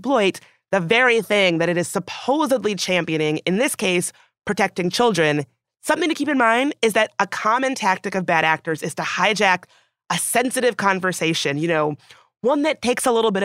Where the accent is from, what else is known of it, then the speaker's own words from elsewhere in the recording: the South, United States; And I also grew up doing dance squads and like dance teams, which I have to say, like growing up in the South, sometimes those dance squads were a little bit questionable.